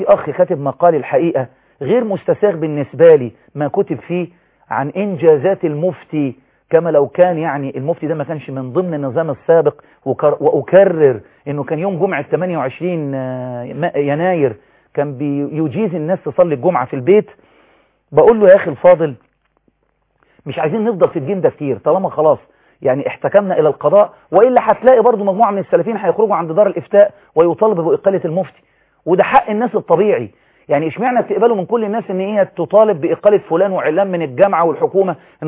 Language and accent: Arabic; Egypt; حقنا كمصريين